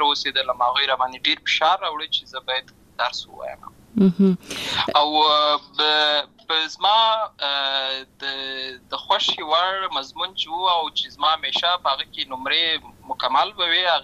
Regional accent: Lashkar Gah, Helmand, Afghanistan; also born or lived in Uruzgan; زه په اصل کې د اوروزګان ولایت یم، اما زه په هلمند ولایت لشکرګاه کې پیدا شوی یم، امالته لوی شوی یم، امالته مې ښوونځی لسته ده، امالته مې ټول ژوند مې له هماغه ځای څخه پیل شوی دی، خو په اصل کې زه د اوروزګان ولایت څخه.

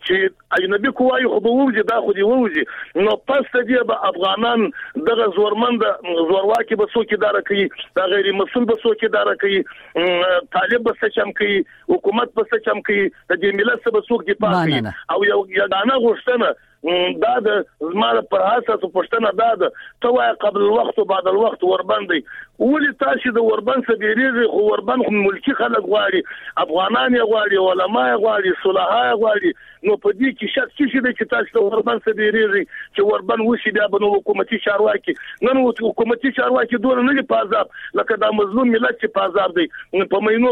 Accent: Afghanistan; خبره ده چې موږ افغانان یو نظر ورکوم، زه پښتنه د چا سره لرم.

